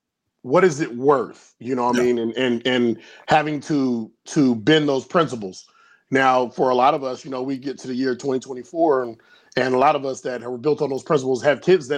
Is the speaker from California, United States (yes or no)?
yes; California, United States; Listen, I'm from California too.